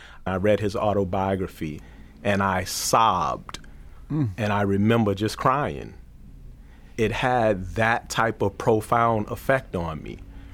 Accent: Boston, Massachusetts, United States; So for me, I grew up in Mattapan. And Mattapan, for a long time, was called Murderpan.

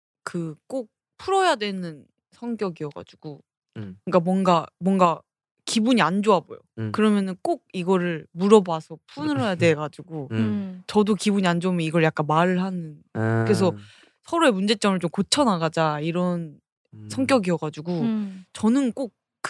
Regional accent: South Korea; 왜냐면 한국에서 자랐잖아요.

